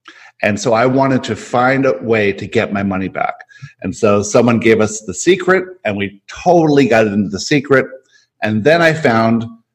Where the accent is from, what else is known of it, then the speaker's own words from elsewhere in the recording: Florida, United States; And so then growing up, I grew up very normal in South Florida.